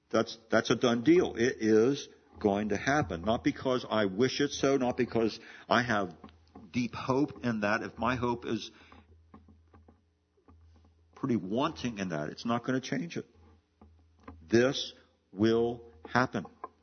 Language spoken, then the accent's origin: English; Maryland, United States; took place in my hometown area back in Western Maryland years ago.